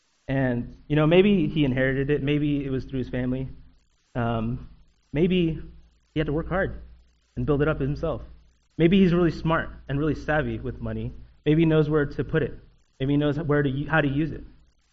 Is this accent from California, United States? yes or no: no; Queen Creek, Arizona, United States; Back in my church that I grew up in Queen Creek, I have a friend that who was young, like me